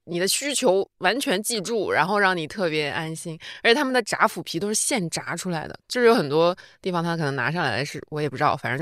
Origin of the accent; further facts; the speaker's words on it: Northeast China, China; now in Beijing, China; 因为一到冬天，比如在东北的时候， 是家里会经常做那个酸菜炖大骨头，就很好吃。